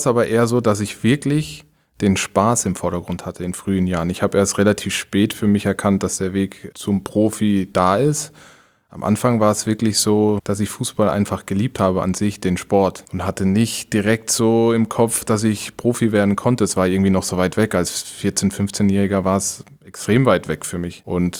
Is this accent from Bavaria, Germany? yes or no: no; Karlsruhe, Baden-Württemberg, Germany; Ich bin mit 13 von Karlsruhe, wo ich aufgewachsen bin, nach Mannheim, weil mein Vater da gearbeitet hat bei den Amerikanern.